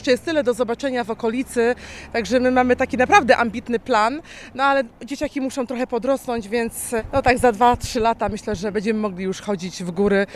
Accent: Szczecin, West Pomeranian Voivodeship, Poland; Przyjechałam z rodziną, z dwójką dzieci, Marek, Wiktoria i mąż Maciej. Jesteśmy ze Szczecina.

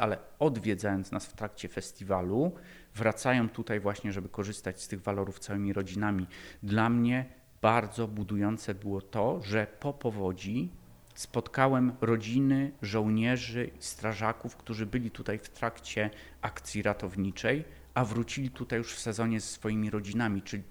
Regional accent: Lądek-Zdrój, Lower Silesian Voivodeship, Poland; to moje miasto rodzinne. Wychowałem się w Lądku, kończyłem tu i szkołę podstawową, i liceum. Z Lądka pochodzi moja żona, moi rodzice, teściowie nadal mieszkają w Lądku.

